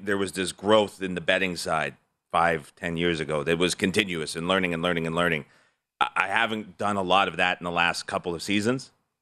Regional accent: Alberta, Canada; as a Canadian, just pack up and move into the States. But I think for sure, winters in California, a lot more appealing than winters in Alberta, Canada.

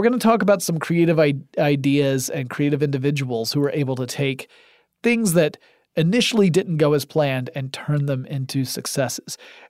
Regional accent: Atlanta, Georgia, United States; Like, you can tell I'm from Atlanta because all soft drinks become Coke eventually.

